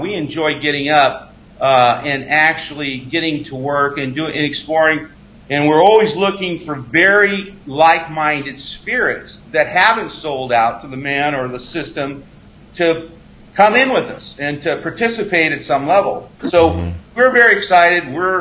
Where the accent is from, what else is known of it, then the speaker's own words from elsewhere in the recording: California, United States; well, I'm from California. He goes, where in California? And I go, well, I grew up out in the desert out in California.